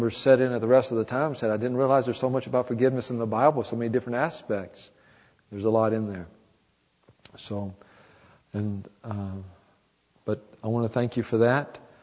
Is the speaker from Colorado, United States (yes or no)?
no; Midland, North Carolina, United States; I am from North Carolina. I'm from a place called Midland, which is about 20 miles outside of the Charlotte city limits when I was growing up.